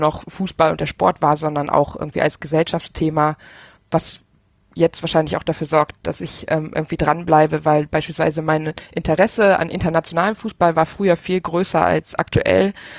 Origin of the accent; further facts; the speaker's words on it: Rhineland, Germany; now in Aachen, Germany; Ich komme aus dem Rheinland und ja, wohne jetzt in Aachen.